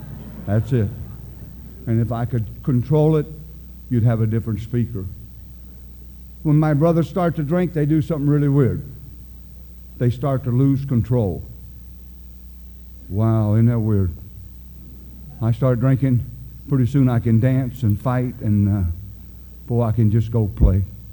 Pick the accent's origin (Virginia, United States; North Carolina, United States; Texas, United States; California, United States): North Carolina, United States; And I am from North Carolina and made some of the greatest white whiskey in the world.